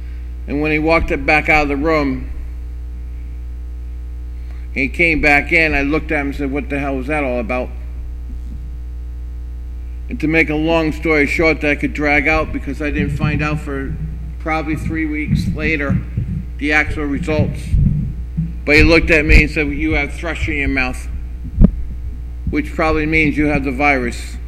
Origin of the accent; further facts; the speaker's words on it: Florida, United States; I was supposed to go to Florida. I grew up in Florida. I went down to see my parents.